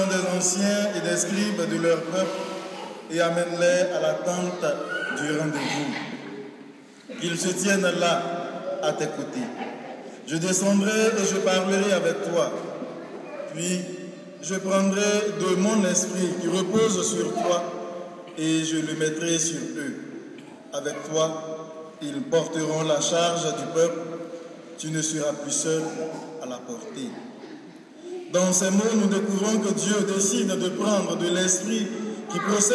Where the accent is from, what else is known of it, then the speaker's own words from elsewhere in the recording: Côte d’Ivoire; Je suis heureux d'être de revenir parmi vous après quelques jours passés en Afrique chez moi, en Côte d'Ivoire.